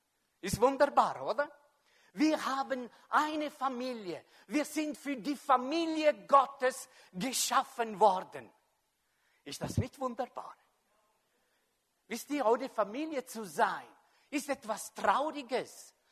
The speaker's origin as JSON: {"language": "German", "country": "Switzerland", "said": "Und wir als Schweizer, wir sind so Spezialist, wir sind versichert."}